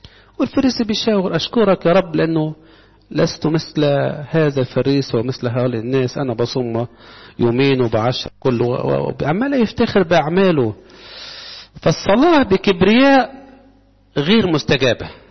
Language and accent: Arabic; Egypt; أديكم مثال عملي في حياتنا كمصريين